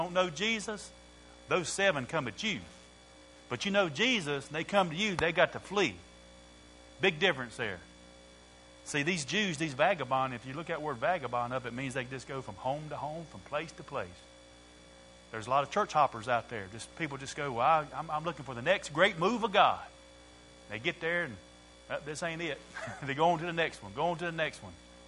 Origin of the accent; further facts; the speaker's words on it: Mooresville, United States; I'm from Mooresville, so you can go to the Mooresville City Police Department